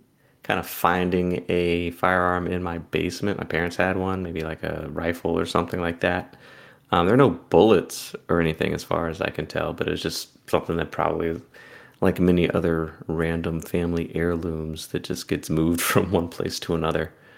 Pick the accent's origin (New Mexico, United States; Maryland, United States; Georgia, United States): Maryland, United States; I grew up in Maryland, suburban Maryland, outside of Washington, D.C. Guns were not part of culture there.